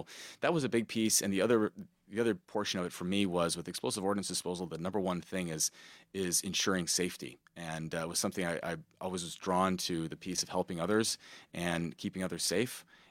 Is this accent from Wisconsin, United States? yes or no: yes; Oshkosh, Wisconsin, United States; Yeah, so I grew up in Oshkosh, Wisconsin, and I had a great childhood, loved Wisconsin all the way.